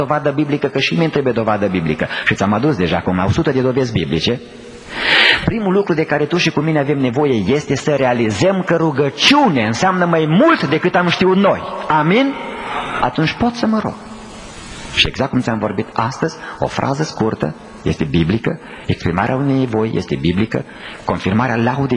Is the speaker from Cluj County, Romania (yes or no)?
yes; Cluj-Napoca, Cluj County, Romania; n-am fost primit la Cluj, în orașul meu natal